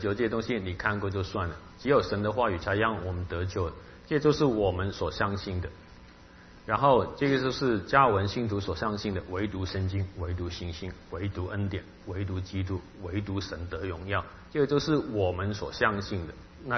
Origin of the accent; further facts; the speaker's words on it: Hong Kong; Chinese is a second language; 我讲话文法就本来是很奇怪的，因为我是香港人